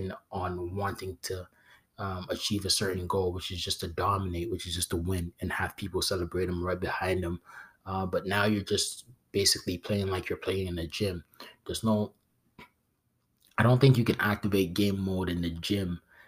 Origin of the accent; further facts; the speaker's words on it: Nigeria; I'm a big fan of Kamaru Usman. He's Nigerian. I'm Nigerian.